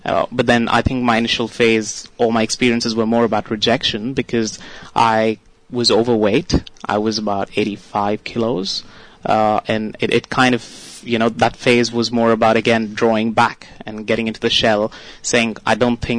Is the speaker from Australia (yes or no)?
no; India; I think for me as an Indian, it would be easier to pick up Spanish to start with.